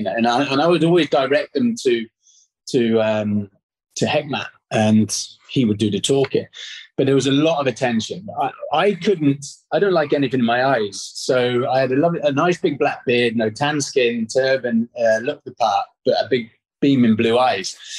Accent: Aldershot, South East England, United Kingdom; Aldershot is the home of the British Army. So it's the equivalent of growing up in Fort Bragg, I guess.

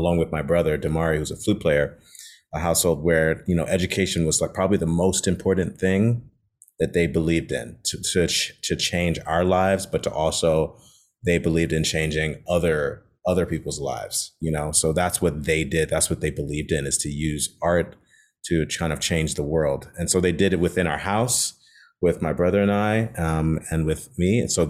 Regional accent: Chicago, Illinois, United States; I mean, I grew up on the South Side of Chicago, and so my first teacher used to come to the house.

